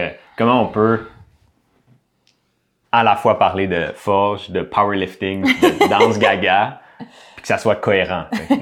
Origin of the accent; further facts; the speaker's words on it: Quebec, Canada; Puis c'est sûr que ça commence au Québec. Là. On est Québécois